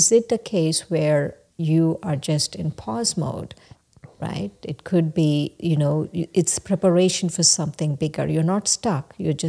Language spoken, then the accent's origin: English; India; growing up in India, we didn't floss.